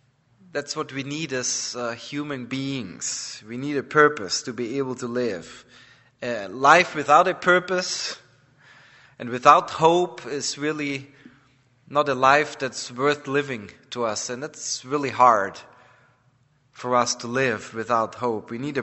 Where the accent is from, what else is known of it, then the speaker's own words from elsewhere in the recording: Austria; As I said, I'm from Austria.